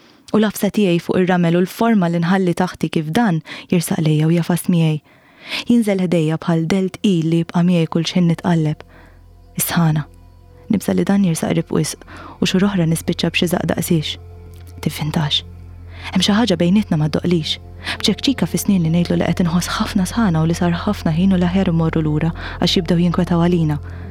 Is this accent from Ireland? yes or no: no; Malta; first language Maltese; English is a second language; So I wanted to write in Maltese because that's my mother tongue and I feel most confident writing in Maltese.